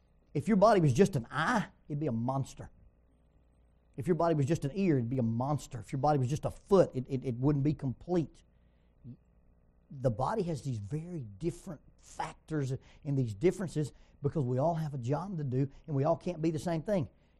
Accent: Oxford, Alabama, United States; She's from Velvet Ridge, Arkansas. I'm from Oxford, Alabama.

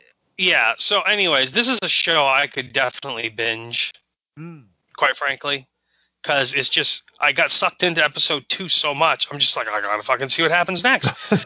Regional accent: Staten Island, New York, United States; I know, he's from Britain, but I'm from Staten Island.

